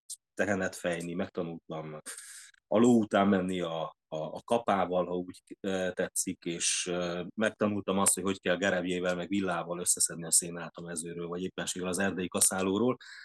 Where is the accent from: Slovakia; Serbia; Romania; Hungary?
Romania; Kilyénfalva, Harghita; én úgy vagyok Gyergyószentmiklós, hogy tulajdonképpen Gyergyószentmiklós mellett származom Kiénfalváról, és hát a szüleim mai napig mind a mellett félig értelmiségi család azért a tradicionális földművelési és állattenyésztési munkálatokat azért végezgeti